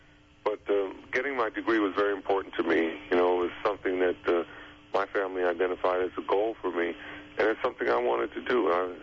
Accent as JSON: {"language": "English", "town": "Harlem", "region": "New York", "country": "United States", "tie": "born or raised there", "said": "I grew up in Harlem. I lived in Harlem till I was three, and then we moved to a neighborhood right on the edge of Harlem for the rest of the time."}